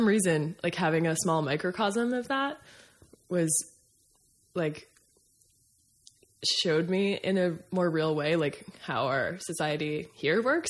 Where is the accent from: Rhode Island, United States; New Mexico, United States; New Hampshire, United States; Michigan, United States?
New Hampshire, United States; Somersworth; also born or lived in Berwick, Maine, United States; But yeah, I grew up in Somersworth and Berwick.